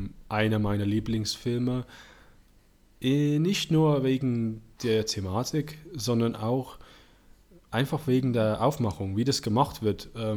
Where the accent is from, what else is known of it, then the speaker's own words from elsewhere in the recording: West Midlands, United Kingdom; German is a second language; Das ist eine Stadt, die ist bestimmt 30 Minuten weg von meiner Heimatstadt.